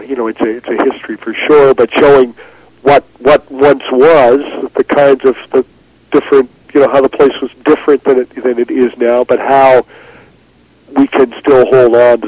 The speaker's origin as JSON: {"language": "English", "town": "Halifax", "region": "Nova Scotia", "country": "Canada", "tie": "born or raised there", "said": "white, middle-class, straight kid growing up in Halifax"}